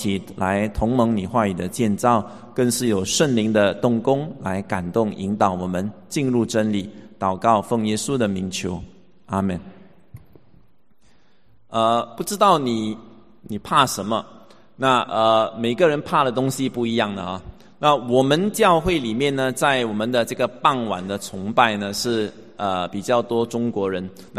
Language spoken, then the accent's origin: Chinese; Singapore; also born or lived in abroad; 那么2010年就到国外去进修念神学。那么2013年回到新加坡，就在我成长